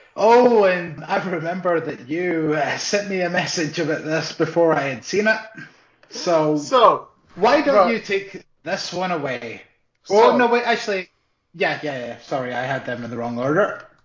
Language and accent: English; Scotland, United Kingdom; Like, I always prided myself on not being stereotypical Scottish, but Jesus Christ.